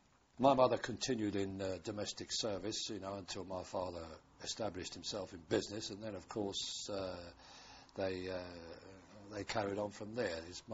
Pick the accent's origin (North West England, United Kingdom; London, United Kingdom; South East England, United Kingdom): London, United Kingdom; born there; I was born in London on the 2nd of January, 1923.